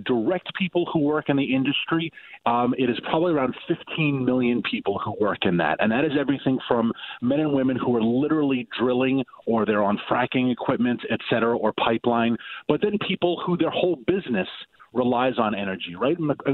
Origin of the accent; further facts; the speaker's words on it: New York, United States; Compare it with my home state, your neighbor to the north, New York, where they've banned fracking.